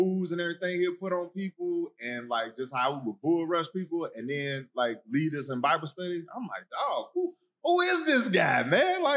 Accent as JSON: {"language": "English", "town": "Detroit", "region": "Michigan", "country": "United States", "tie": "born or raised there", "said": "So, you know, growing up in Detroit and then having that type of structure and not really having no father figure like that, because my dad went to prison when I was like 4."}